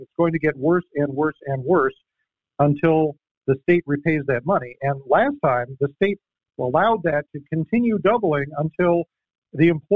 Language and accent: English; California, United States; I'll tell you, in my hometown, the electric provider just submitted a rate case with the California Public Utilities Commission to raise electric rates over 40 cents a kilowatt hour.